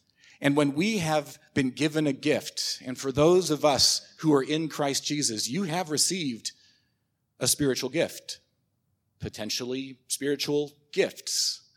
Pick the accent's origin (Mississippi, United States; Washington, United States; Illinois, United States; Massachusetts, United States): Illinois, United States; And I know this is Texas, so maybe y'all aren't familiar with fires, but growing up in Illinois, we had house fires.